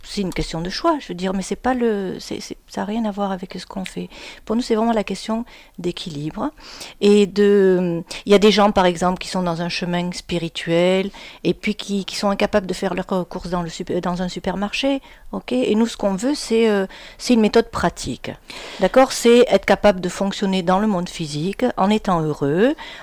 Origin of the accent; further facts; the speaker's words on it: Manosque, Provence-Alpes-Côte d'Azur, France; Il était cantonnier à Manosque, j'ai grandi à Manosque.